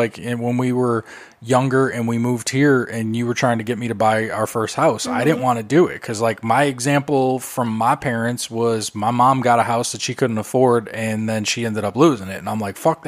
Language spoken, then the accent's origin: English; Chicago, Illinois, United States; Well, growing up in Chicago, too, that area is very blue-collar.